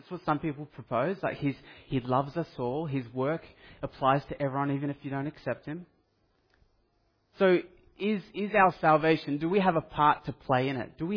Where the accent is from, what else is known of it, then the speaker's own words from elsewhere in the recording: Papua New Guinea; I grew up overseas in Papua New Guinea. My parents were missionaries over there.